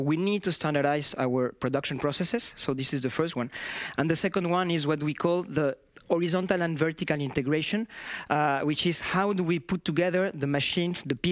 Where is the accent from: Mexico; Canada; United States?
Mexico; moved away as an adult; now in France; I always like to say that I'm Mexican. And so I was born in Mexico, and since I was a little boy, I used these pens